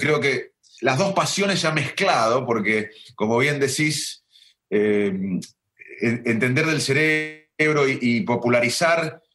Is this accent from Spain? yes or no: no; Salto, Buenos Aires Province, Argentina; also born or lived in Arroyo Dulce; Yo nací en un pueblito y me crié... Perdón, nací en el conurbano de Buenos Aires, pero me fui al año a vivir un pueblito de 1000 habitantes, Arroyo Dulce. Y sabía que... Y ahí crecí, después en Salto, que es un pueblo más de 20.000 o 25.000 habitantes